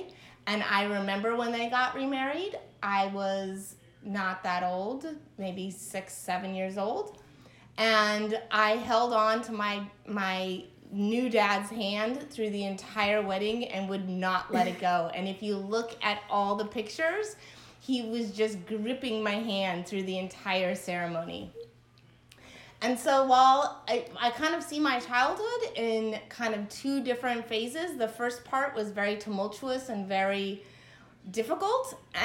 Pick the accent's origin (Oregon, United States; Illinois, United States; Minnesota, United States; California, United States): California, United States; Santa Clara; And for the first 5 years of my life, I grew up in the Bay Area around Santa Clara.